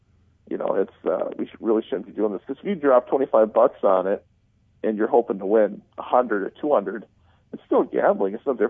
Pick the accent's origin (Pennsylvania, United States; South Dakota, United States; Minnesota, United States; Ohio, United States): Minnesota, United States; I'm a Vikings fan. I'm originally from Minnesota.